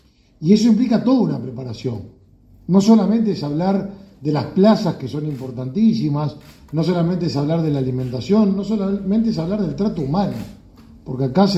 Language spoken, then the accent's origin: Spanish; Uruguay; el orgullo que tenemos como uruguayos por tener esos servidores públicos que hacen la diferencia.